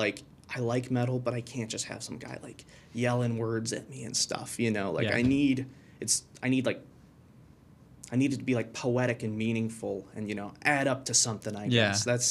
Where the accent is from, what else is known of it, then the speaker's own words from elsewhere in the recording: Coal City, United States; So, I mean, I grew up in Coal City. It's a little rural town, used to be a mining town, and it's not anymore, obviously.